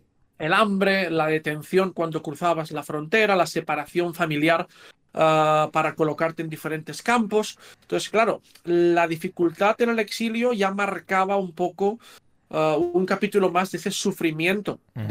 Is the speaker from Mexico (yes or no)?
no; Castellar del Vallès, Catalonia, Spain; de Castellar del Vallès, que es pues mi pueblo, ¿no?